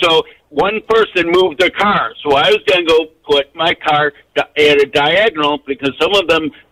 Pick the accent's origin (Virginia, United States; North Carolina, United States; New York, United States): New York, United States; Buffalo; I'm from Buffalo, okay? Yeah. I drive a Medicaid cab.